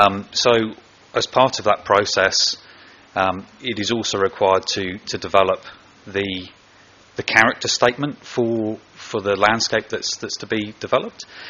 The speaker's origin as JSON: {"language": "English", "town": "Margate", "region": "Tasmania", "country": "Australia", "said": "I'll spell that for you afterwards if you need. I'm from Margate."}